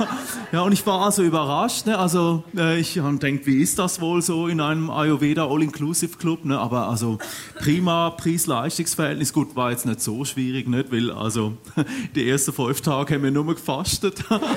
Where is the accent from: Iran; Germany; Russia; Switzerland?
Switzerland; Ennetbaden, Aargau; ich komme aus Ennet-Baden